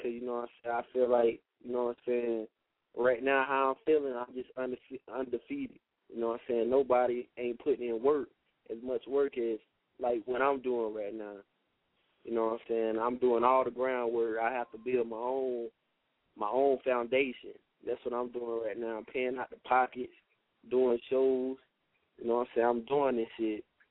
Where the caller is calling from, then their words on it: Beech Island, South Carolina, United States; I'm from Beach Island, South Carolina.